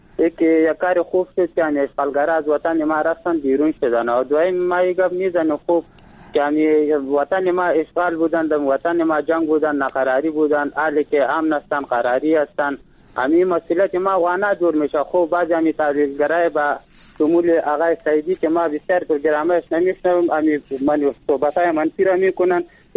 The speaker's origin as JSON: {"language": "Persian", "country": "Afghanistan", "said": "ما هم افغان هستیم"}